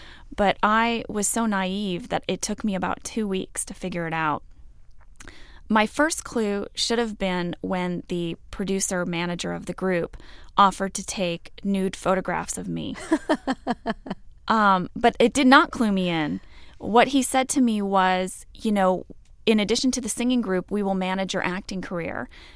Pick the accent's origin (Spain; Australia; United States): United States; St. Louis, Missouri; now in Los Angeles, United States; I grew up in St. Louis, Missouri.